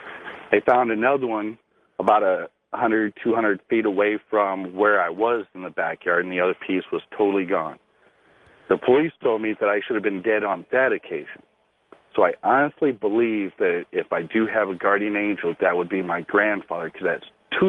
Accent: Indiana, United States; Like I said, I'm from Indiana. We have basements, unlike California.

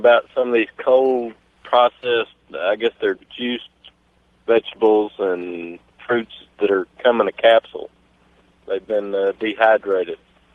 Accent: Kilgore, Texas, United States; from Kilgore, Texas, but right now I'm down here south of Houston.

